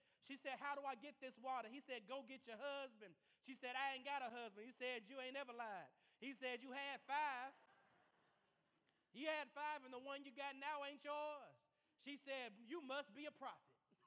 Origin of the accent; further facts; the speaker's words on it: Athens, Alabama, United States; you know, I'm originally from Athens, Alabama.